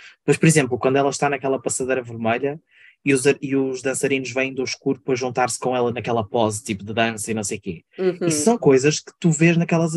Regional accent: Portugal; em princípio nós somos portugueses ouvindo-nos e em Portugal é legal fazer esse tipo de coisas

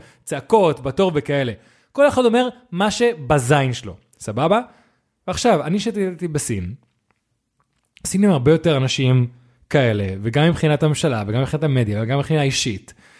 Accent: Spain; האמת שגם זה משהו מאיך שגדלתי בספרד, תמיד הקטע של לדבר עברית זה היה משהו קצת עקרוני.

